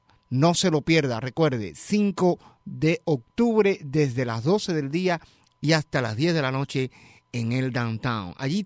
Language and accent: Spanish; Cuba; dedicárselo al Caribe y en especial a Cuba, mi país de origen